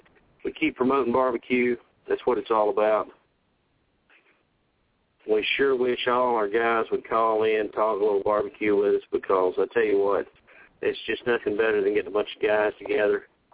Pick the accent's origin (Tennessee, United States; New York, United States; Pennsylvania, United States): Tennessee, United States; I'm from Tennessee. I'm southern, and I like a good old hickory coal, hickory smoke.